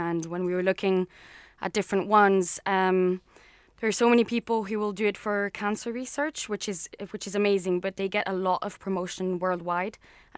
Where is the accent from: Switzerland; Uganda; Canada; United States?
Switzerland; now in Glasgow, United Kingdom; I'm from Switzerland. And I am currently studying in Glasgow Caledonian University in second year of Media and Communications.